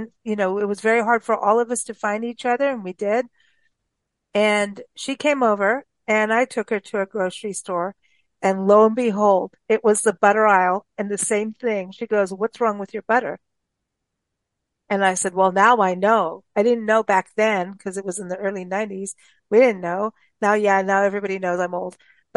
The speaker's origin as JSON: {"language": "English", "country": "Kenya", "tie": "born or raised there", "also_born_or_lived": "South Africa", "said": "I was raised in Kenya and South Africa, and it was South Africa. I was in my more becoming an adult teenager kind of thing."}